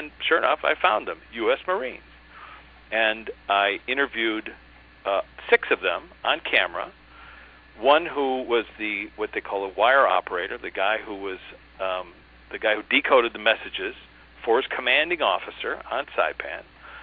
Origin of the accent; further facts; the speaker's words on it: Chicago, Illinois, United States; I mean, I grew up in Chicago, and I spent some time in Italy, and I found my relatives